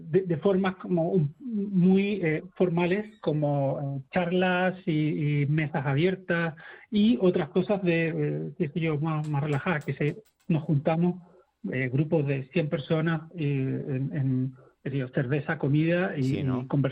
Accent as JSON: {"language": "Spanish", "country": "Chile", "said": "yo soy chileno"}